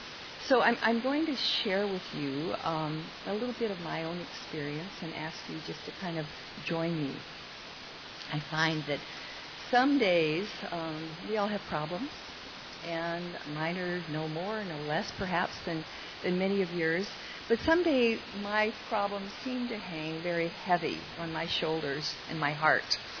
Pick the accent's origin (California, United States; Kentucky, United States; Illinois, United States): Illinois, United States; Chicago; moved away; And I came from Chicago, and this was home. And it has been for 40 years.